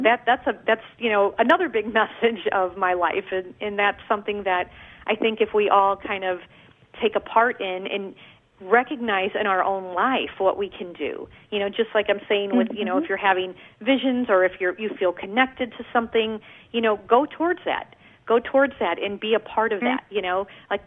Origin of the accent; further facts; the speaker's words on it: Midwest, United States; I'm from the Midwest, so I've never been to South America.